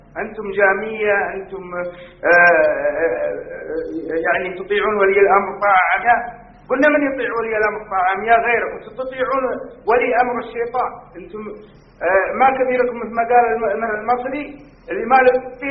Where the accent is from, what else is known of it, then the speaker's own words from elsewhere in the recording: Saudi Arabia; والله عندنا في السعودية مشاكل كثيرة